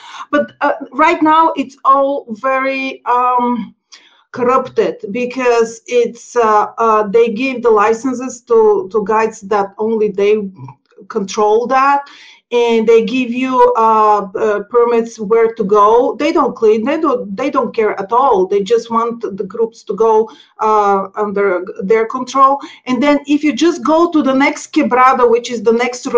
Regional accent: Bulgaria; first language Bulgarian; English is a second language; also born or lived in United States; now in Austria; So basically, I know Bulgarian, my mother tongue, and then the Spanish is engraved in my brain forever because this is what the first memories are from there.

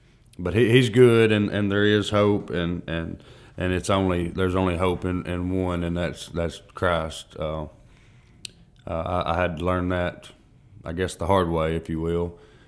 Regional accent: Adamsville, Tennessee, United States; I was born and raised in Adamsville. Did most of my running over there. Been in Pickwick about the last 10 years, I guess.

